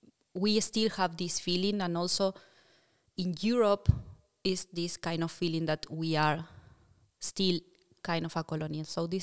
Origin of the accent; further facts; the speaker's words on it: Uruguay; English is a second language; also born or lived in Chile; because I'm South American, and for the people who doesn't know, I come from Uruguay